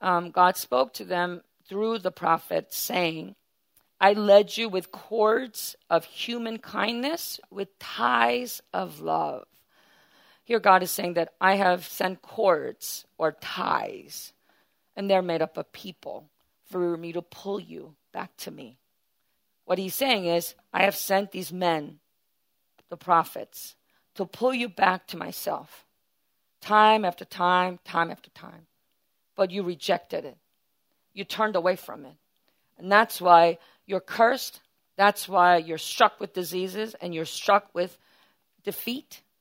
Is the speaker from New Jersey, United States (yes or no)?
no; New York, United States; As a New Yorker, you never want to look like one of these things, right?